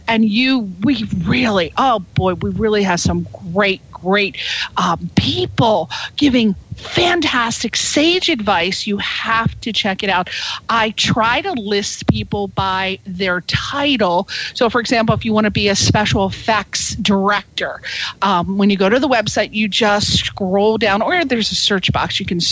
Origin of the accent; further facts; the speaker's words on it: East Coast, United States; I'm from the East Coast.